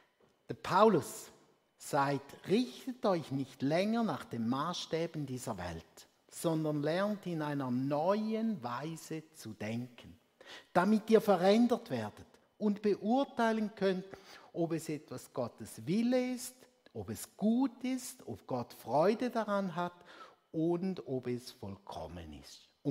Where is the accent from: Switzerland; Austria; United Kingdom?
Switzerland; Als Schweizer, Prägung über Generationen, haben wir eine ganz starke Betonung auf Sicherheit durch Absicherung.